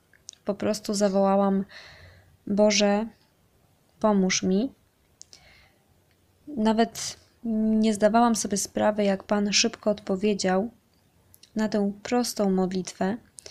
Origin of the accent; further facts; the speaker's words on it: Lublin Voivodeship, Poland; Urodziłam się w Lublinie i wychowałam w miejscowości położonej blisko tego miasta.